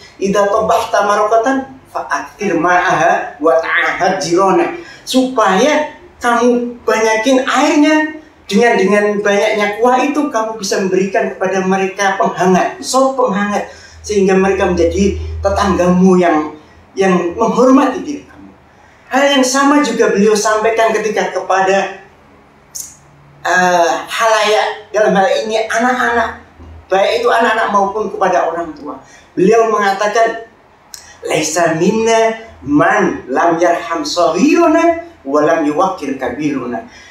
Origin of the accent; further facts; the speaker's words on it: Indonesia; Saya terlahir sebagai Muslim. Saya berasal dari Indonesia.